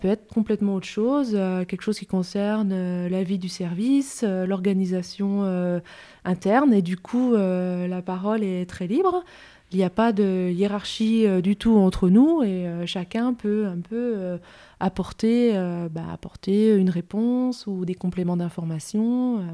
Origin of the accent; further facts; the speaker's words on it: Annecy, Auvergne-Rhône-Alpes, France; born there; now in Loire, France; Moi, je suis née en Annecy, en Haute-Savoie.